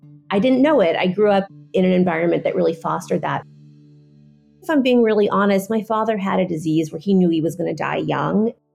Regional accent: San Fernando Valley, California, United States; I grew up in the San Fernando Valley. I was raised primarily by my father.

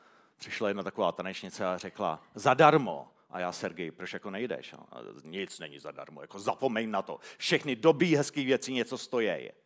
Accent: Děčín, Ústí nad Labem Region, Czechia; born there; narodil jsem se v Děčíně, což je sice super město, ale trochu limitující, co se týče kam dál.

